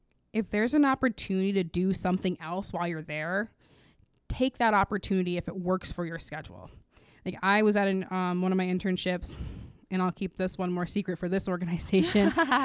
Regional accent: Grand Rapids, Michigan, United States; I grew up in Grand Rapids. I went to school in Grand Rapids.

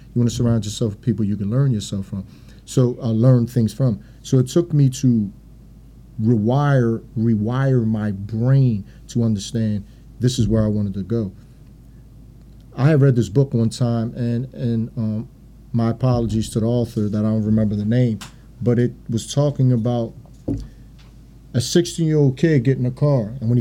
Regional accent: Philadelphia, Pennsylvania, United States; So in 2020, she ended up coming down here to visit her family in North Philadelphia. I'm from North.

